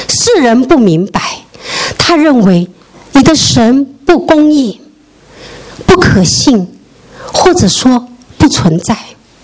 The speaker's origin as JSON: {"language": "Chinese", "town": "Nanchang", "region": "Jiangxi", "country": "China", "tie": "born or raised there", "moved": "yes", "said": "坐了高铁就到了南昌，我的老家，我就去了医院。"}